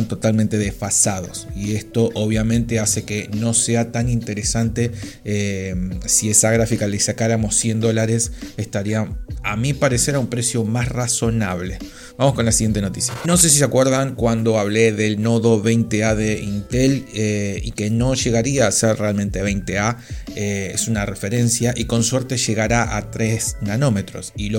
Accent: Argentina; sé que soy argentino y no soy español.

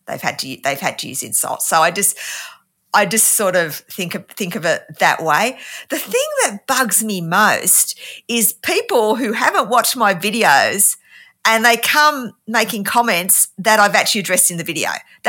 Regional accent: Ashton-under-Lyne, North West England, United Kingdom; born there; accent: Australian; do you guys know that I'm actually English?

